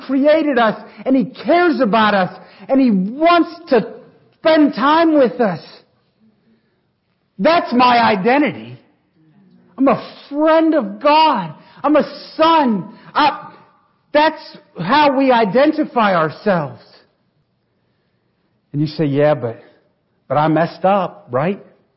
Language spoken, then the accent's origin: English; Elkins, United States; I grew up in Elkins. My skin color is Caucasian.